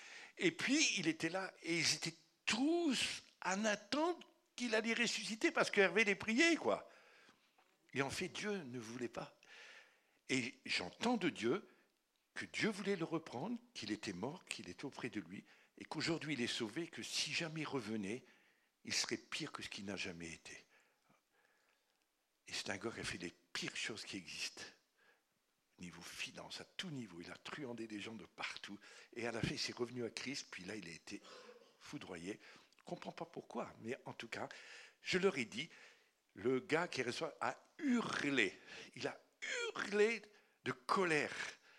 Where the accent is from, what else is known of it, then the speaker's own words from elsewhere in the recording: France; Mais on est français, quoi.